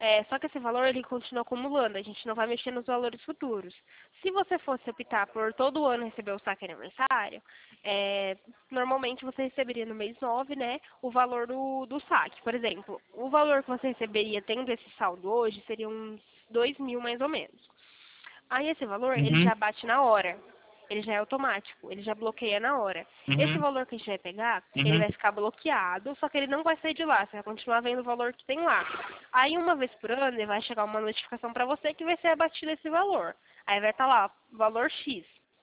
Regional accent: Campinas, São Paulo, Brazil; a gente é de Campinas.

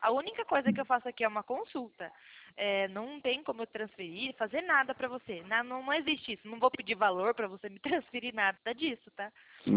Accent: São Paulo, Brazil; Interior de São Paulo.

